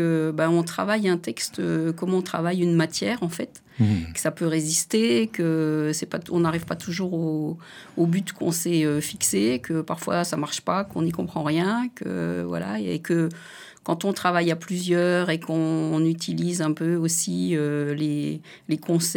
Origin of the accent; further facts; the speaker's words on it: Montbéliard, Bourgogne-Franche-Comté, France; Par exemple, le centre... moi, je suis originaire de Montbéliard.